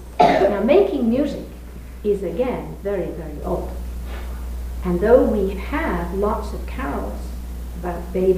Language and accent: English; England, United Kingdom; I was raised in England where we didn't have saints.